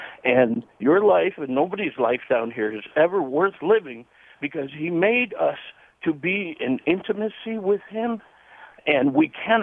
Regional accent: Chicago, Illinois, United States; I come up in a pagan family. I grew up in Chicago, and none of this is real to anybody.

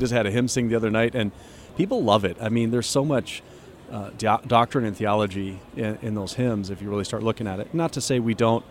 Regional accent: Chicago, Illinois, United States; also born or lived in Miami; See, I'm from Chicago, but I was born in Miami.

